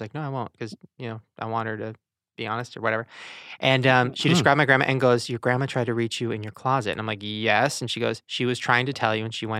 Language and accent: English; Long Beach, California, United States; Long Beach.